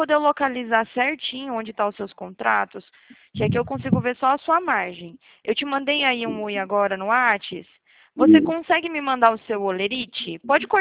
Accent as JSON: {"language": "Portuguese", "town": "Atibaia", "region": "São Paulo", "country": "Brazil", "said": "Eu sou daqui de Atibaia, interior de São Paulo"}